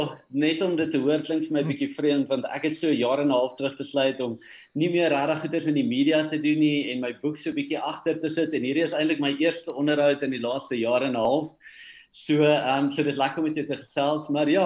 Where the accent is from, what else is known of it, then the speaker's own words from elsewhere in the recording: Harrismith, Free State, South Africa; Ja, so ek het groot geword op Harry Smith in die Vrystaat.